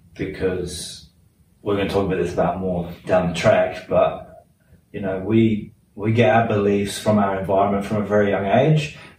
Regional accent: South East England, United Kingdom; growing up in England, the South that we were

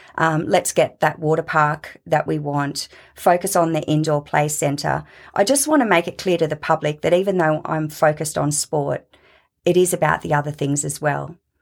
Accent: Orange, New South Wales, Australia; is a country girl that was born and bred in Orange.

